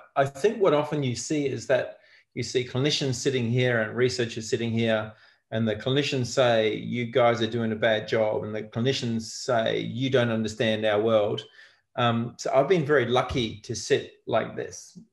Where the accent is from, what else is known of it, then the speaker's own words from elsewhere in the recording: New Zealand; moved away as an adult; now in Australia; Okay, so I grew up in New Zealand, and I went to school there, and I did my basic physiotherapy training there.